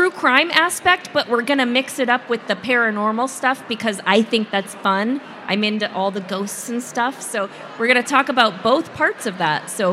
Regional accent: Iowa, United States; I am from Iowa. I cover a lot of Midwest cases, a lot of Iowa cases that nobody's ever heard of before.

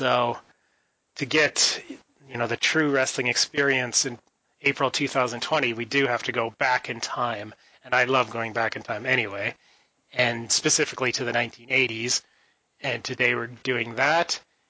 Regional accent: Canada; even though I'm Canadian.

